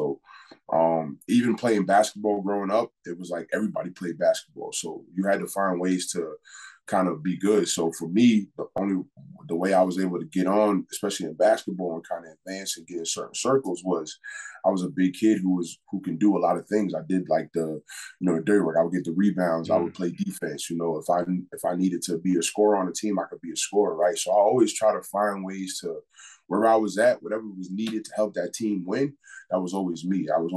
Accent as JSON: {"language": "English", "town": "New York City", "region": "New York", "country": "United States", "tie": "born or raised there", "said": "Growing up in New York City is not an easy task."}